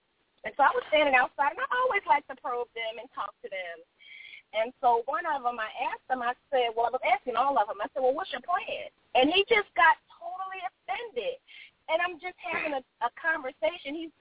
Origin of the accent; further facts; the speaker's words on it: Philadelphia, Pennsylvania, United States; accent: Philly; now in Atlanta, United States; I live in Atlanta, but I come from Philly.